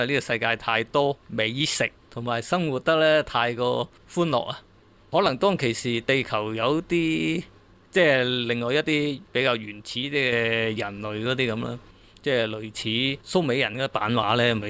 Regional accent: China; 咁我哋中國人嘅傳說咧

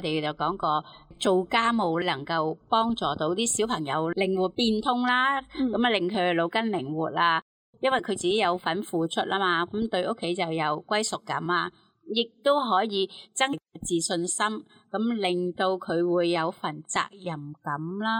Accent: China; 而我们中国人有一句呢，就说养不教父之过

